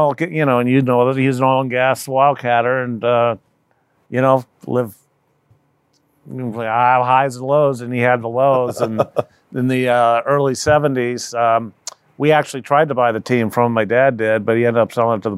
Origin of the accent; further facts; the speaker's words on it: California, United States; California, third generation California, but family from Dallas.